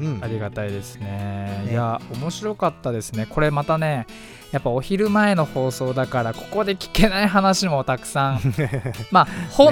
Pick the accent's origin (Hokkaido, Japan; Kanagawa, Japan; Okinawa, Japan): Kanagawa, Japan; Fujisawa; この番組は藤沢出身の俳優タレントとして活動する … と、藤沢出身のハートフルをモットーとする不動産屋さん…社長による藤沢ラバーコンビでお送りする地元密着番組です。